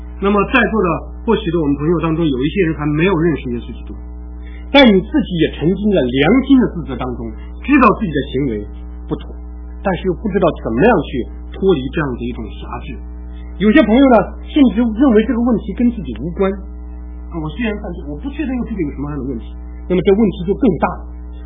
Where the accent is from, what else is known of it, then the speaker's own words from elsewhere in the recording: China; 那我们中国人总是很在这个问题上很隐晦